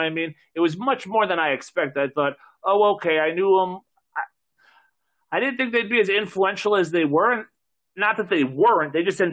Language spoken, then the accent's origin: English; Northeast, United States; Whereas in contrast to the Hart Foundation and us growing up in the Northeast